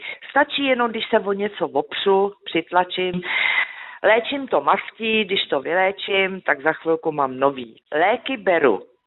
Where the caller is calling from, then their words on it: Plzeň Region, Czechia; jsem posluchačka z Plzeňska.